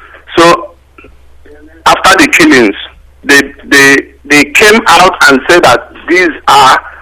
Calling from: Germany; I'm calling from Germany.

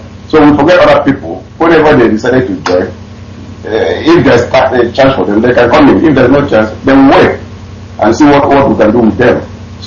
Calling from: Sweden; I'm calling from Sweden.

